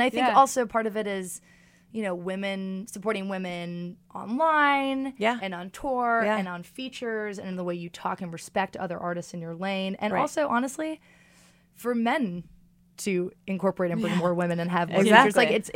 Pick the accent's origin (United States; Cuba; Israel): United States; New York; I got no beef with LA. I'm just a New Yorker.